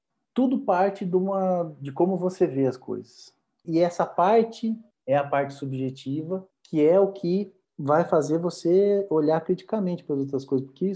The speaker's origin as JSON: {"language": "Portuguese", "town": "Botucatu", "region": "São Paulo", "country": "Brazil", "moved": "yes", "said": "Minha cidade mesmo, sou de Botucatu, no interior de São Paulo. Quando eu morava lá, sempre teve biblioteca"}